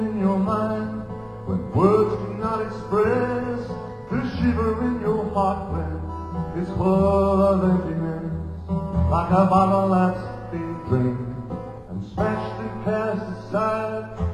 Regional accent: Croydon, London, United Kingdom; Now, I would love to sound like … I don't. I'm from Croydon, not Mississippi. And so I've had to adapt.

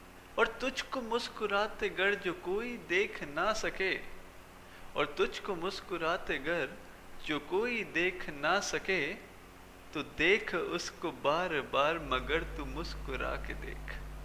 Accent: Agra, Uttar Pradesh, India; और मैं आगरा से हूँ।

